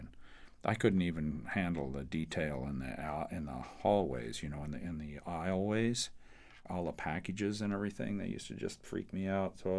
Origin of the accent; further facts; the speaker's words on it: Canada; like being a Canadian and having reached a certain level of success in the States